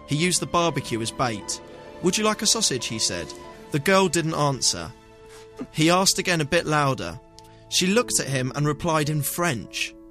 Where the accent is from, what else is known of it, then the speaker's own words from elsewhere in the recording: London, United Kingdom; Being 17, growing up in London suburbia, was filled with highs and lows.